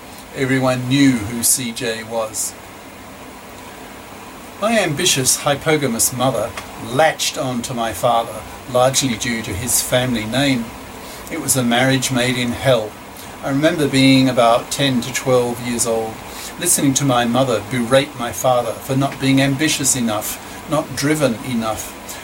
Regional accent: Melbourne, Victoria, Australia; I'm now 70 as I write this, in 2017. So when I was growing up in the Melbourne suburbs in the 50s and 60s

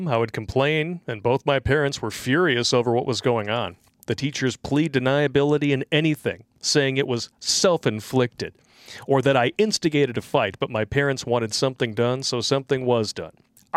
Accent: Oak Park, Michigan, United States; also born or lived in Ferndale; I grew up in Oak Park and Ferndale.

